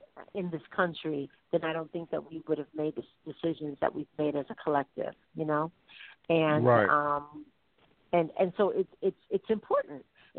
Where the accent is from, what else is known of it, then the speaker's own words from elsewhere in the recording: England, United Kingdom; born there; I was born in England, and my family's from Barbados and Montserrat.